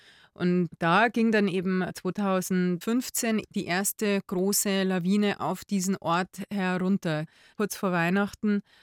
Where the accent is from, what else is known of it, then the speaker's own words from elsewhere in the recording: Bavaria, Germany; wenn man da als Bayer hinkommt